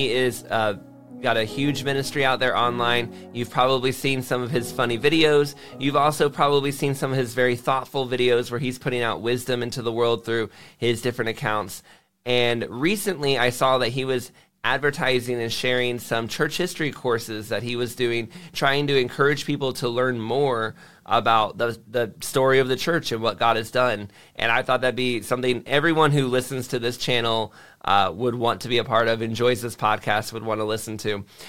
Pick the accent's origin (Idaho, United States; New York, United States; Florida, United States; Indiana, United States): Florida, United States; Jacksonville; also born or lived in Miami / Orlando; I've lived in Miami, I've lived in Orlando, and I grew up in Jacksonville. And it's true the saying that they have about Florida